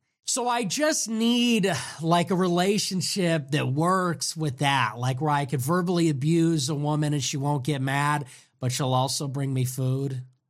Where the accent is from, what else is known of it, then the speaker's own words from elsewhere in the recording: Chicago, Illinois, United States; We are from Chicago. We don't gotta try any of that.